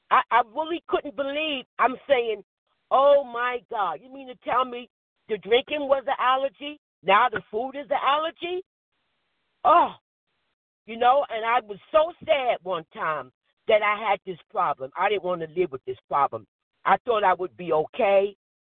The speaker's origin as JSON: {"language": "English", "region": "New Jersey", "country": "United States", "said": "I'm from New Jersey."}